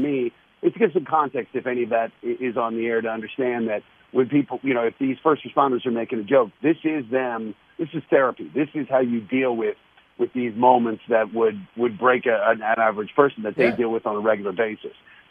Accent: Denver, Colorado, United States; I I'm from Denver. You know I'm a Broncos fan.

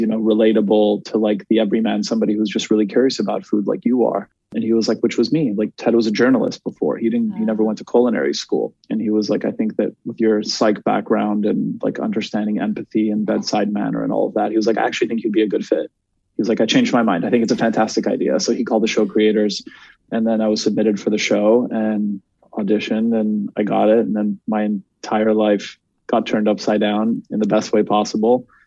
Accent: Montreal, Quebec, Canada; I was raised in Montreal for most of my life

